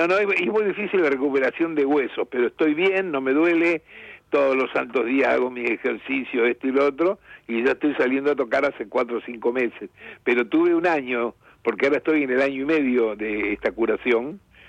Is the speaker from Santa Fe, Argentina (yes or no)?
yes; Rosario, Santa Fe, Argentina; Soy rosarino, soy nieto de andaluces y piamonteses